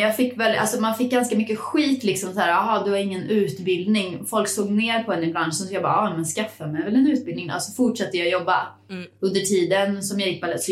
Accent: Åmål, Västra Götaland County, Sweden; now in Stockholm, Sweden; Och det var för att jag flyttade från Åmål då till Stockholm

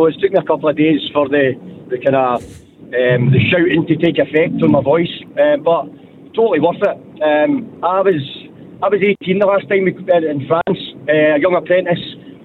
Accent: Scotland, United Kingdom; being Scottish, because we don't do things easy

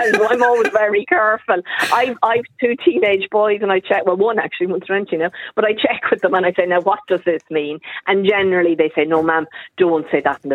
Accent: Cavan, Ulster, Ireland; I'm originally from Cavan

